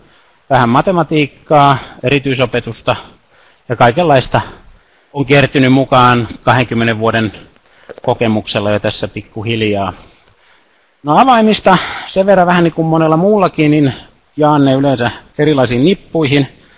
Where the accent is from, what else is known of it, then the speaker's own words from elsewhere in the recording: Joutsa, Central Finland, Finland; now in Mikkeli, Finland; Kotoisin olen Joutsasta ja opiskelin siellä Jyväskylässä silloin 80-luvun lopussa ja 90-luvun alussa.